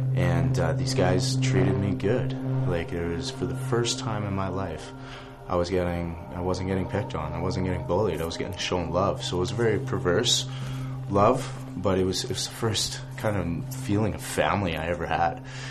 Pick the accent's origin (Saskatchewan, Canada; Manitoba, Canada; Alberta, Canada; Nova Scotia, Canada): Alberta, Canada; Calgary; born there; I was born in Calgary, Alberta.